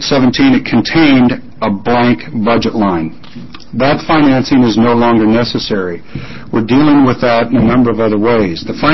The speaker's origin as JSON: {"language": "English", "town": "Roseburg", "region": "Oregon", "country": "United States", "tie": "born or raised there", "said": "I grew up in Roseburg. Almost everybody heated their home with wood heating."}